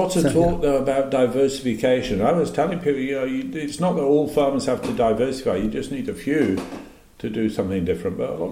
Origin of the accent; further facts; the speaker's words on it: England, United Kingdom; moved away; I came from England.